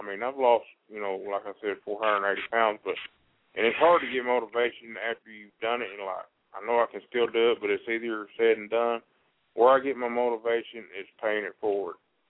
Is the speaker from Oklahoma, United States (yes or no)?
yes; Oklahoma, United States; I am from Oklahoma.